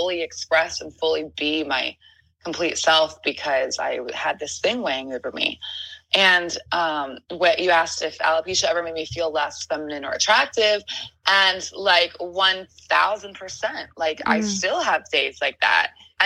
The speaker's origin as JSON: {"language": "English", "town": "Philadelphia", "region": "Pennsylvania", "country": "United States", "moved": "as an adult", "lives_now": "Los Angeles, United States", "said": "something in me is telling me, you know, we're from Philly."}